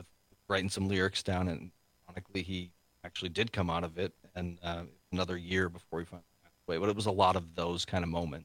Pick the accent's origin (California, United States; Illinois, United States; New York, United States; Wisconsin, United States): Wisconsin, United States; Mineral Point; Well, I mean, Mineral Point Opera House is my hometown.